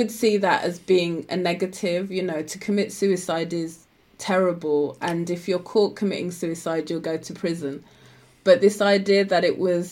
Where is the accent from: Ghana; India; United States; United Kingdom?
Ghana; you'll find things that I would say are not familiar to me as a Ghanaian, or the Ghana that I know, or the culture that I've been raised knowing.